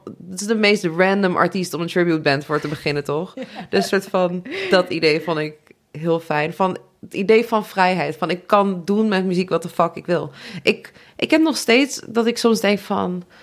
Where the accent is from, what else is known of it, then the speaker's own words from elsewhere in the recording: Nijmegen, Gelderland, Netherlands; ik ben 26, ik ben artiest en songwriter. Ik kom uit Nijmegen